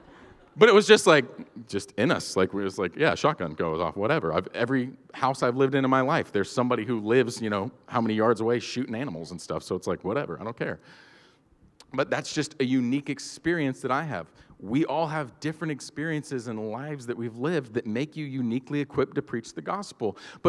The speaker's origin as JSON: {"language": "English", "region": "Georgia", "country": "United States", "said": "me and my buddy Trey, he's from Ohio, I'm from Georgia"}